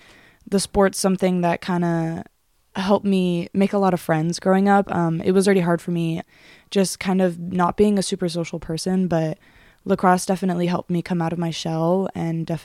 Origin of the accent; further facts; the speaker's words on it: California, United States; I grew up playing lacrosse in Southern California. It's not very prominent there, especially any women's sports.